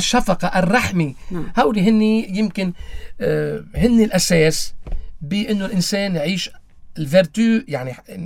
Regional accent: Lebanon; نحن عم نحكي من لبنان

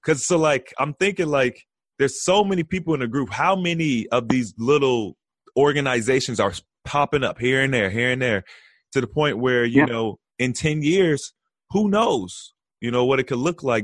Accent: Cincinnati, Ohio, United States; Well, shoot, man. You know, that's like I said, that's my hometown.

